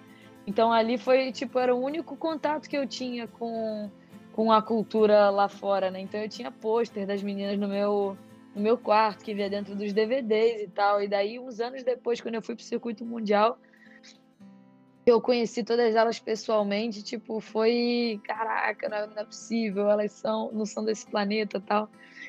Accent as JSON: {"language": "Portuguese", "country": "Brazil", "said": "eu tenho 12 anos, sou do Brasil, surfo de longboard"}